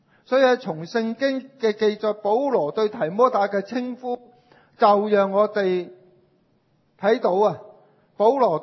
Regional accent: China; 呢个系我哋中国人智慧嘅说话嚟嘅，系从人生嘅经验累积落嚟嘅

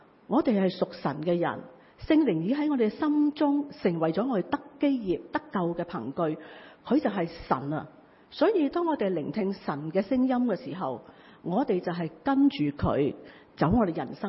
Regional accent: China; 我哋中国人成日话咩无功不受禄

